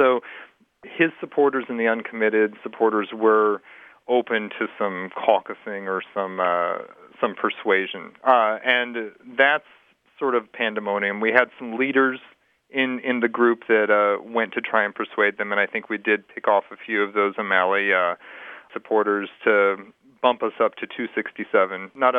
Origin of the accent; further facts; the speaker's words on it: Omaha, Nebraska, United States; also born or lived in Boston / Bay Area; I grew up in Omaha, Nebraska. When I went to college, I was in Boston, and then I did a lot of my training in California, so I was in the Bay Area for 12 years before moving to Iowa.